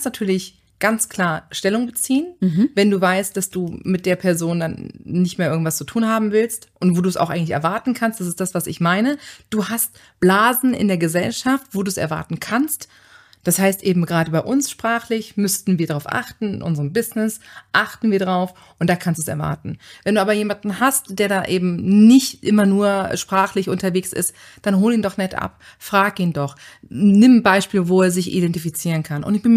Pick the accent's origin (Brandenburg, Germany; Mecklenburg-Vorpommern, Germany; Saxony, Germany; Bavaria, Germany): Saxony, Germany; born there; ich bin geboren in der Nähe von Chemnitz.